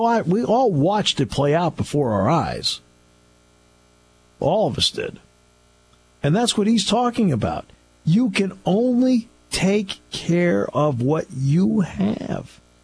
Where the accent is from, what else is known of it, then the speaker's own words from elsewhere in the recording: Enfield, Connecticut, United States; I grew up in Enfield, Connecticut. And Enfield, Connecticut is like 15 miles north of Hartford. And it's 6-7 miles south of Springfield.